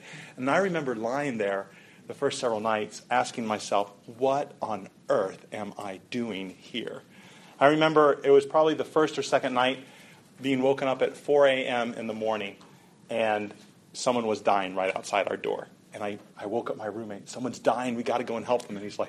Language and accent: English; Ghana; also born or lived in Côte d'Ivoire; Some of you know that I grew up in Africa. My parents were missionaries. I grew up in Ghana and also in Côte d'Ivoire. I went to a conservative Christian boarding school in Côte d'Ivoire.